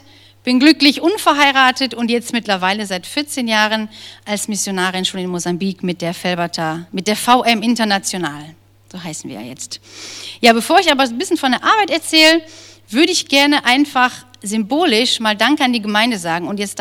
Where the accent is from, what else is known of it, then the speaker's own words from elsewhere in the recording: Viersen, North Rhine-Westphalia, Germany; Ich bin geboren aus Viersen. Ich bin also aus der Umgebung.